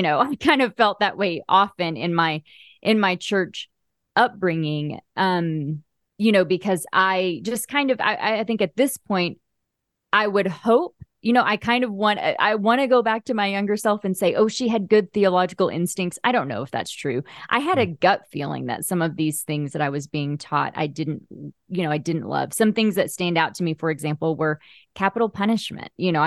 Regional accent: Oklahoma, United States; I grew up in Oklahoma, in Southern Oklahoma, which is, we used to affectionately call it the buckle of the Bible Belt.

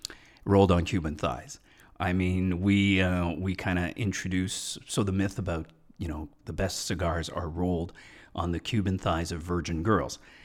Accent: Quebec, Canada; I grew up in Quebec.

